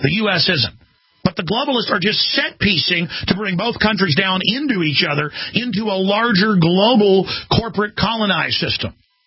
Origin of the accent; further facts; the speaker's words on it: Dallas, Texas, United States; I grew up in Dallas, Texas, folks, around it all, okay?